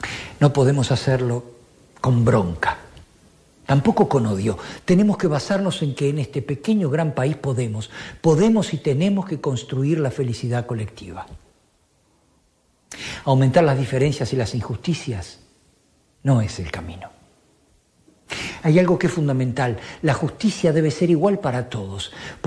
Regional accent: Uruguay; Soy simplemente un uruguayo. Y como uruguayo siento el dolor y la intranquilidad de la gente.

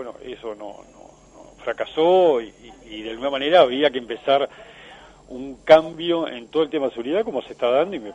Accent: Uruguay; como todo uruguayo

